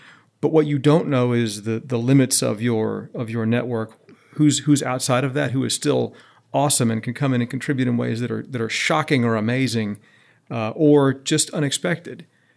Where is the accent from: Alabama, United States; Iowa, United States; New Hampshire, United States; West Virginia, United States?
Alabama, United States; I was going to say 205 because I'm from Alabama, so 205 is an area code.